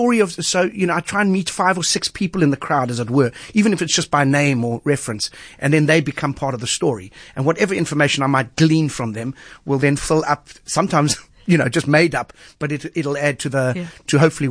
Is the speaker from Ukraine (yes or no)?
no; Kenwyn, Western Cape, South Africa; Yeah, nice to hear someone from Kenwyn. I grew up in Kenwyn